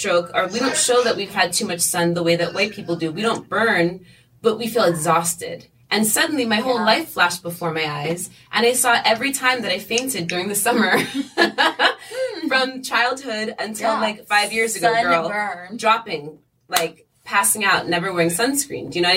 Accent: United States; I grew up on the Delaware River, and so we are always in the sun. I grew up in the country, girl.

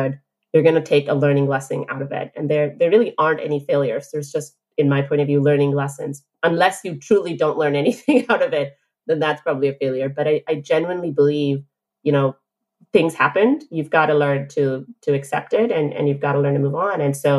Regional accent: Pakistan; I'm originally from Pakistan.

